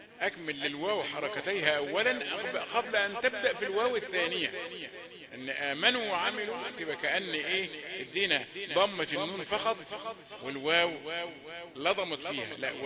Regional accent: Egypt; accent: Egyptian; لأن اللهجة دي دخيلة علي مش لهجتي المصرية

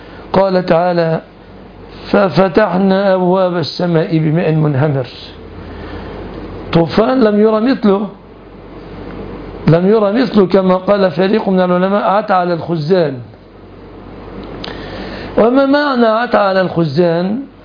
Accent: Egypt; في بلادنا مصر

